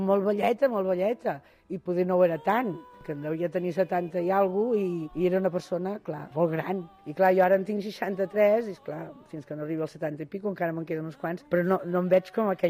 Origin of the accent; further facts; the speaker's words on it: Barcelona, Catalonia, Spain; soc de Barcelona, d'aquí del barri del casc antic. Ara en tinc 63 anys.